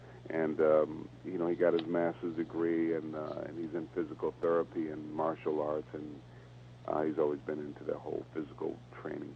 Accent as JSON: {"language": "English", "town": "Benton Harbor", "region": "Michigan", "country": "United States", "tie": "born or raised there", "said": "So I grew up in Benton Harbor, Michigan. You know, we were probably about as poor as you know, you can imagine."}